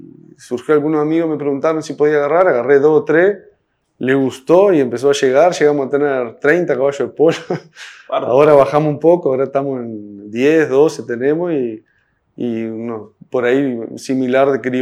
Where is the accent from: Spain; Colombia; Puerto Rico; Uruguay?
Uruguay; Artigas; also born or lived in Chile; Soy natural de Artigas.